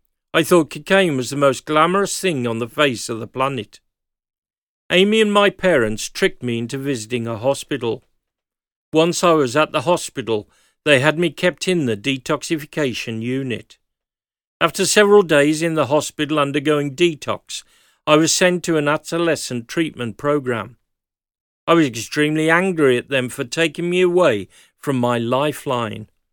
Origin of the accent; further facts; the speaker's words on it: Chile; I grew up in Chile, where underage buying of alcohol was relatively easy.